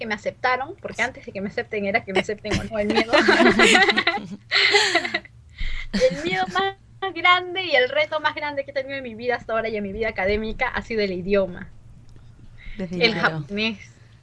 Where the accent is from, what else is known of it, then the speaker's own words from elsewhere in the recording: Peru; also born or lived in Japan; Yo me considero más peruana que japonesa.